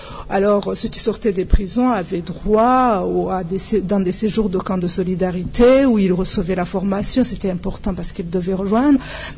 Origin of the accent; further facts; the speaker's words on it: Rwanda; mais aussi en tant que Rwandaise